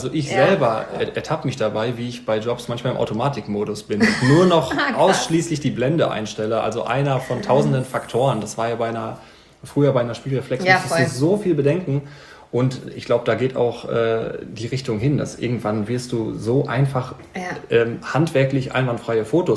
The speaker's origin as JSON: {"language": "German", "town": "Hamm", "region": "North Rhine-Westphalia", "country": "Germany", "tie": "born or raised there", "said": "Also ich bin auch hier in Hamm zur Schule gegangen und bin dann nach der 10. Klasse abgegangen, auf Wunsch der Schule sozusagen."}